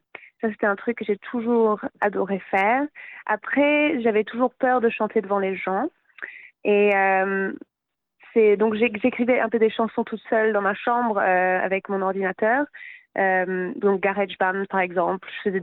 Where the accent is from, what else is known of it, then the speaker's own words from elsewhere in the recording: Vire, Normandy, France; also born or lived in Cardiff, United Kingdom; Parce que je suis originaire de là-bas, mais j'ai grandi à Vire. Et après, à 20 ans environ, je suis repartie à Cardiff.